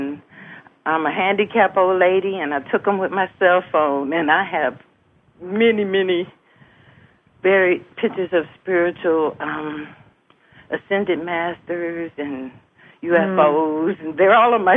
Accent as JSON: {"language": "English", "town": "High Springs", "region": "Arkansas", "country": "United States", "tie": "born there", "said": "because I was born in High Springs, Arkansas."}